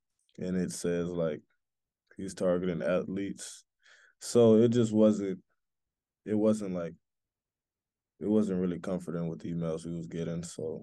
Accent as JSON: {"language": "English", "town": "New Orleans", "region": "Louisiana", "country": "United States", "said": "I'm from New Orleans, Louisiana"}